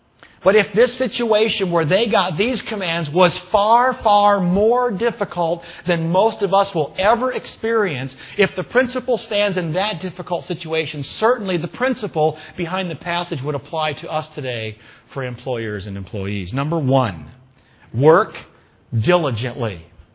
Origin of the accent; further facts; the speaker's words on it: Austin, Minnesota, United States; did you hear what happened in Austin, Minnesota this week, my hometown?